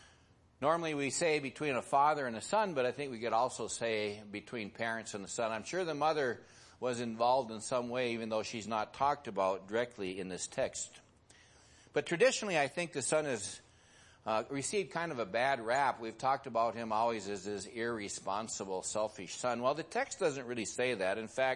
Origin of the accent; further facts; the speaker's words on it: Midwest, United States; In my part of the country where I grew up in the Midwest